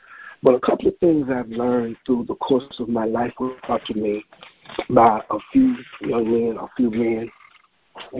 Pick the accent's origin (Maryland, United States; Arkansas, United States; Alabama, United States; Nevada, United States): Alabama, United States; Birmingham; And back in the 60s, I was raised in Birmingham in the 60s.